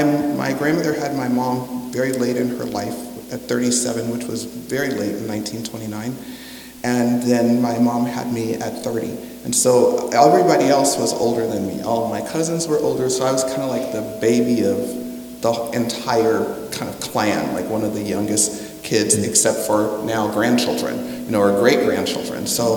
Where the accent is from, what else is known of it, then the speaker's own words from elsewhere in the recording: Los Angeles, California, United States; So I was born in Los Angeles. I grew up in the home where my mother had grown up, in a working class neighborhood of people who were teachers and postal workers.